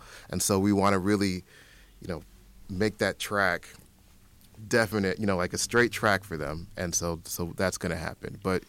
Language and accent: English; Illinois, United States; also born or lived in Erie, Pennsylvania; But I'm just from over the border. So, I was born in Erie, Pennsylvania, but then, you know, as a child, we moved, you know, to Illinois, and I went to the Gurney schools and Waukegan and Gurney schools